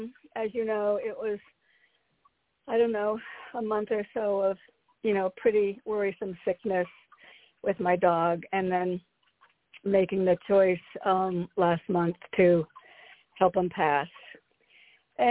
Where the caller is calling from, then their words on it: Connecticut, United States; from Connecticut.